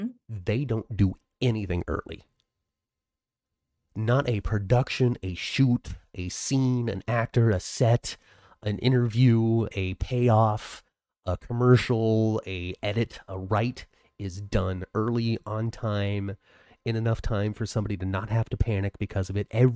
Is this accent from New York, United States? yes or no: yes; New York, United States; and I'm from New York.